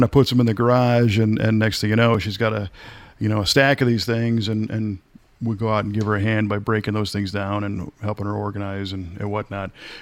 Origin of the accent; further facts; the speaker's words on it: Chicago, Illinois, United States; I grew up in the Chicago area.